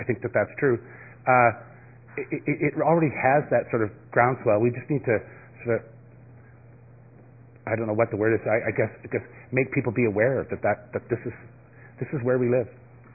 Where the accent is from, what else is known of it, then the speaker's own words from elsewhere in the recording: Nova Scotia, Canada; I'm from Nova Scotia.